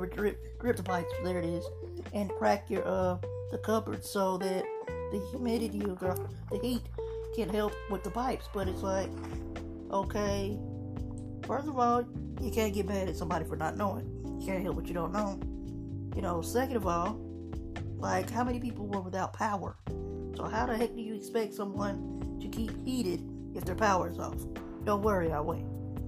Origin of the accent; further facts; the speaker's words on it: Texas, United States; And I'm not saying that as a Texan, but just as a person, period.